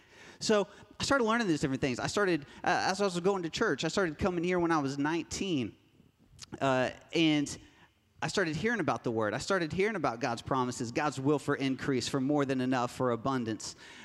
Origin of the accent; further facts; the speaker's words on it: Broken Arrow, Oklahoma, United States; I grew up in Broken Arrow, and I had a great childhood.